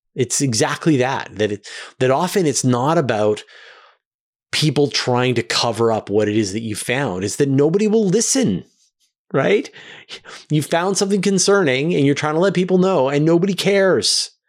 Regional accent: Canada; I am Canadian and I live on Vancouver Island, which is on the west coast of Canada.

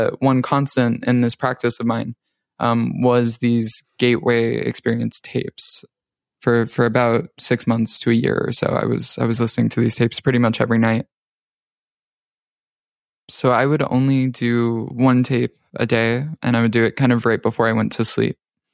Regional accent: the South, United States; I grew up in the South. I am sort of like a freelance creative type. And I now live in the Northeast

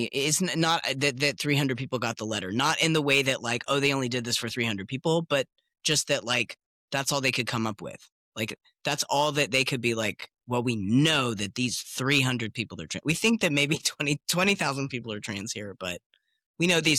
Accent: the South, United States; and this is, you know, as the Southerner, I have to bring this up.

